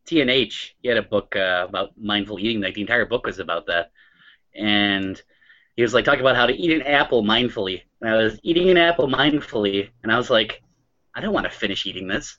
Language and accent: English; United States; And I'm like, I'm an American. I'm going to multitask.